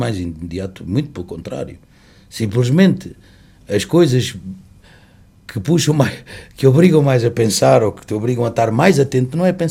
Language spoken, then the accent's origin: Portuguese; Portugal; a minha curiosidade enquanto português